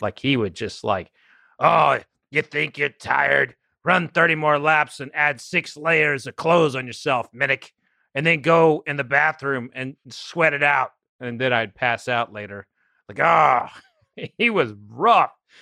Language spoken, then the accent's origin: English; Oklahoma, United States; And I'm from Oklahoma, where like wrestling is like in everybody's blood.